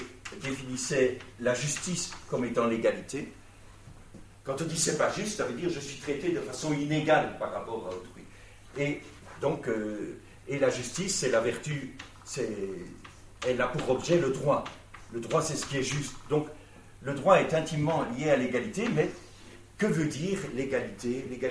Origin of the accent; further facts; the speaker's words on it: Belgium; chez nous en Belgique.